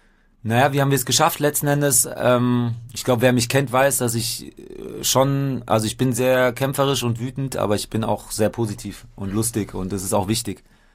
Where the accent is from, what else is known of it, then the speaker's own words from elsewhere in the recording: Heidelberg, Baden-Württemberg, Germany; Und dann bin ich ja in Heidelberg groß geworden und da gab es damals das Autonome Zentrum.